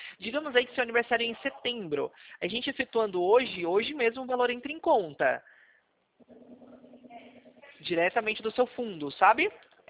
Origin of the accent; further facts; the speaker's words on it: Atibaia, São Paulo, Brazil; Então, eu sou de Atibaia, interior de São Paulo.